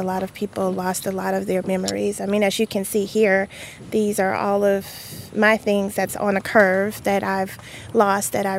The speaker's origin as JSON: {"language": "English", "town": "New Orleans", "region": "Louisiana", "country": "United States", "tie": "born or raised there", "said": "New Orleans will always be my home. That's where I'm from. That's where I was raised. But I didn't want to go back."}